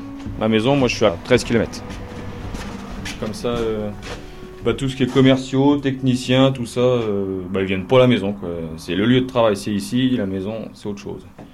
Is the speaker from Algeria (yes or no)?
no; France; parce que je suis français, moi.